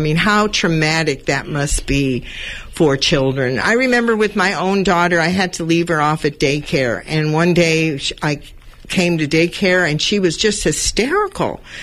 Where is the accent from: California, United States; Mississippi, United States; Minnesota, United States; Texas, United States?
California, United States; Los Angeles; I was brought up in Los Angeles, and during my youth, I hung out at the beaches at Santa Monica.